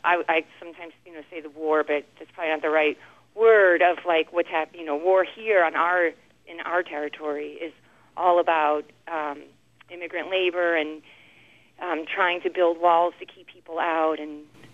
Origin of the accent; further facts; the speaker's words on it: Chicago, Illinois, United States; I grew up working class in Chicago, and my father was a truck driver